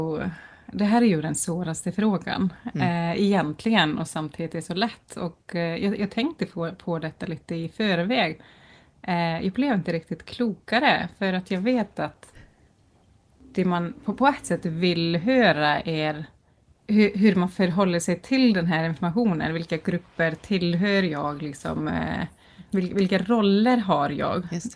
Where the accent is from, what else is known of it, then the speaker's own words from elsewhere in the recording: Iceland; Jag är isländsk, född och uppvuxen på Island.